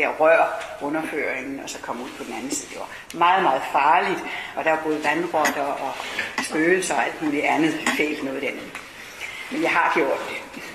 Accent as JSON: {"language": "Danish", "town": "Jonstrup", "region": "Capital Region of Denmark", "country": "Denmark", "tie": "born or raised there", "said": "Jeg har også tænkt på min barndom i Jonstrup"}